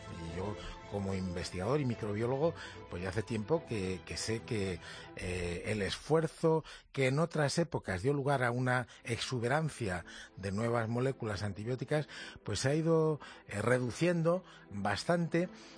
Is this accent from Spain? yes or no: yes; Carriches, Castilla-La Mancha, Spain; en la provincia de Toledo, en Carriches, en mi pueblo